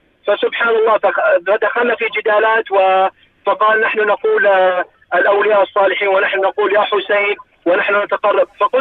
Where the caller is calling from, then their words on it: Dammam, Eastern Province, Saudi Arabia; أنا أكلمكم من الدمام